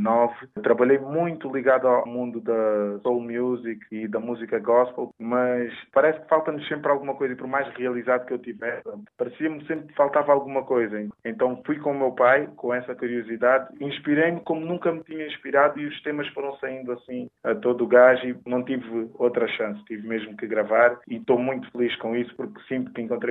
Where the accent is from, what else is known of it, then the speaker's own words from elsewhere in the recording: Portugal; born there; fundindo com Portugal, foi onde eu nasci